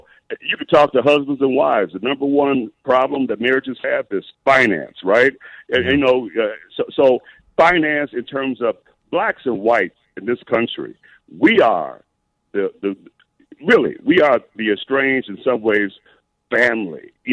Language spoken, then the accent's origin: English; United States; I'm half Arkansas and half Louisiana, man. I'm quintessentially American, right?